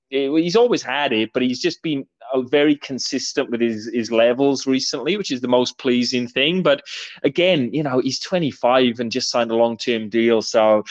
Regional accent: Wales, United Kingdom; And I'm, like you say, I'm Welsh, so the English team is not really high on my agenda, mate.

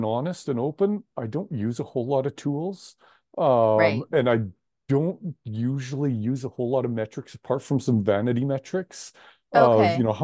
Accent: Canada; I'm going to probably sound really ignorant here being a Canadian and not from Iowa

